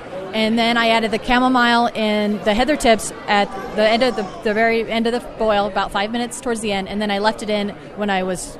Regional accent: Las Vegas, Nevada, United States; I am from Las Vegas, Nevada

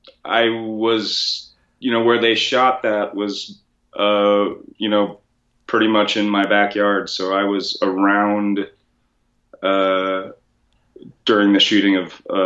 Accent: Bloomington, Indiana, United States; also born or lived in Rochester; I was born in Rochester, Minnesota, and I was there for about 5 years, and my dad took on a teaching job at Indiana University in the early 70s, so I grew up in Bloomington, Indiana

